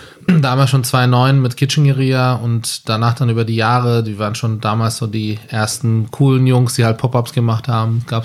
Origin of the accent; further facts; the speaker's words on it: Istanbul, Turkey; also born or lived in Ankara; Ich bin in Istanbul aufgewachsen, also in Ankara geboren. Großeltern Beamten, deswegen Ankara Verwaltungsstadt. Mhm. Und Eltern haben sich beim Studium kennengelernt. Dann sind wir nach Istanbul gezogen, 1987, 88 um den Dreh.